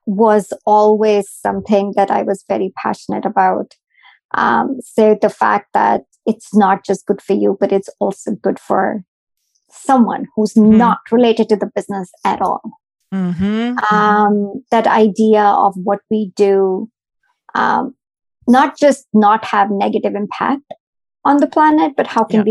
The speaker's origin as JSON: {"language": "English", "country": "India", "tie": "born or raised there", "said": "because I grew up in India. I grew up in a family where my mom cooked every meal from scratch."}